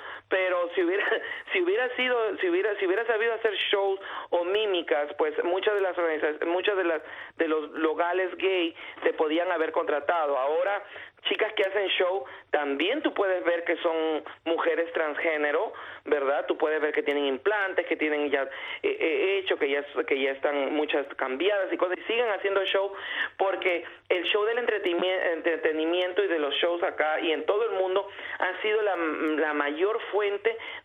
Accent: Peru; now in United States; en mi país, en Perú, yo nací pensando que yo era travesti, porque en mi país dicen que chicas que todas las transgéneros se les llaman a travesti. Cuando vine a Estados Unidos

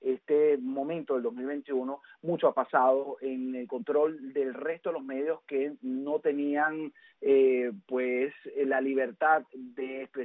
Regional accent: Venezuela; moved away; yo venezolano, ya con más de una década fuera de mi país de origen

